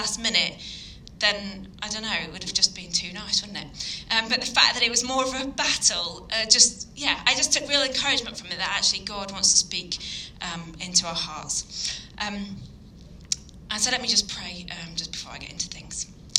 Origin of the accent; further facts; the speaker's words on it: Yorkshire and the Humber, United Kingdom; now in Leighton Buzzard, United Kingdom; Originally, I'm from Yorkshire, so I always like to add that in. Got to love a bit of the north.